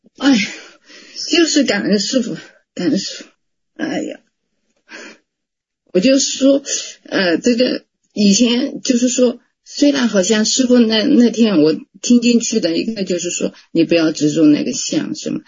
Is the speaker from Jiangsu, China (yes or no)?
yes; Nanjing, Jiangsu, China; 我是南京的